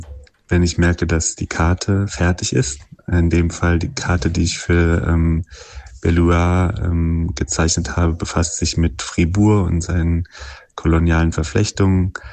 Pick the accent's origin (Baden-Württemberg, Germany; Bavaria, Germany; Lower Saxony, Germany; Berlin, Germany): Berlin, Germany; ich komme aus Berlin